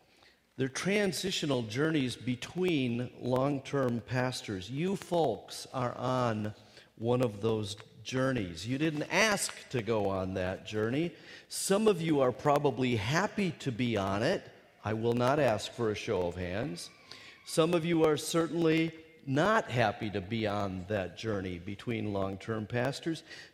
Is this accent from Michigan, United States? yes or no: no; Rice Lake, Wisconsin, United States; also born or lived in Frederick; So Donna and I are both Wisconsin products. I'm from Frederick and Rice Lake in the northwestern part of the state.